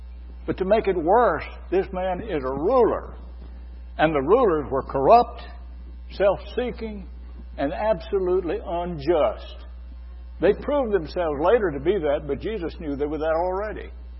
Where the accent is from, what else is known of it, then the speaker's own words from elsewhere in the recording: United States; I'm an American, but I'll just frankly admit that I've been in some places where I didn't much want to be linked to the Americans that were there.